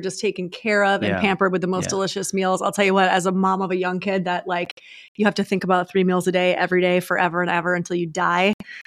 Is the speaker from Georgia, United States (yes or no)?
no; New York, United States; I don't know, I'm from New York. They're not legal.